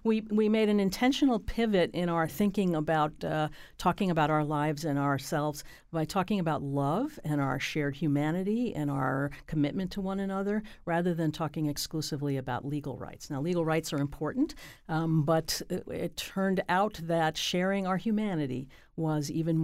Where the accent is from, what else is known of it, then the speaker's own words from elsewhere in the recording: Connecticut, United States; So I would say that I'm very proud of Connecticut as my home state